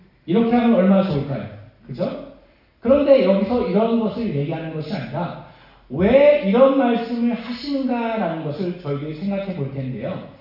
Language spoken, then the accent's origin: Korean; Chungcheong, South Korea; 또 저는 충청도인데